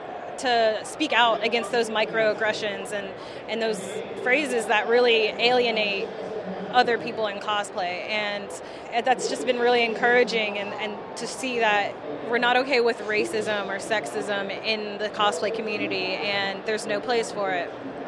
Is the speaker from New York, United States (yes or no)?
no; Virginia Beach, Virginia, United States; I'm a cosplayer from Virginia Beach, Virginia. I'm dressed as Psylocke from the X-Men. I'm half Filipino and half white.